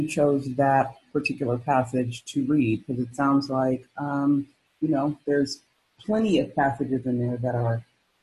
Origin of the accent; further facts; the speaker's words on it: California, United States; now in Redondo Beach, United States; The water in Southern Cal is a lot warmer than the water in Northern Cal. I'm from the Bay Area.